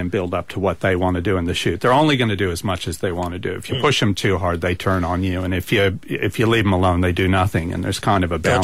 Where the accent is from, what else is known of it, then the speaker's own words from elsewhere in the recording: Midwest, United States; I'm a modest person. I'm from the Midwest.